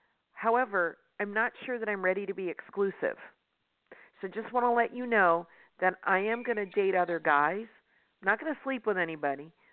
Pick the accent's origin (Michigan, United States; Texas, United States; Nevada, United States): Nevada, United States; Las Vegas; See, I'm from Vegas, so I use gambling terms.